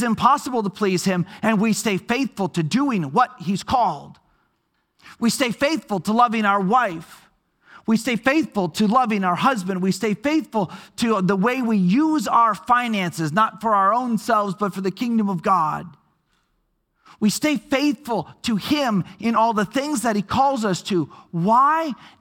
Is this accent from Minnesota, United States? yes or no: yes; Minnesota, United States; I grew up in Minnesota where my parents were